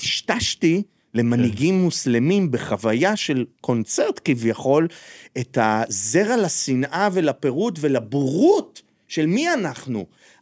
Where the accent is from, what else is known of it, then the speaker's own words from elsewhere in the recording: Central District, Israel; גדלתי בכפר קטן בשרון